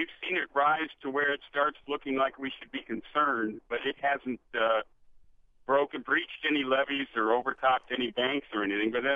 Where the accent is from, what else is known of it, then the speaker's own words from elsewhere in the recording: Sacramento, California, United States; And I grew up in Sacramento, so the ability to live right by the river where I can see it from my living room window, there's just a draw